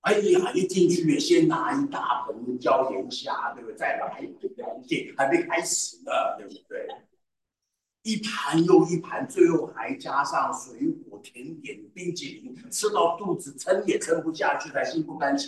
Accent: China; 只有我们中国人用筷子啊，你知道吗？

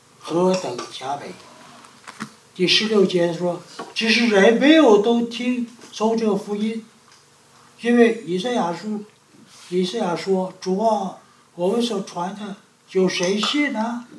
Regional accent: China; 像我们中国人，很多人只知道信佛，只知道信道教什么啊等等等等

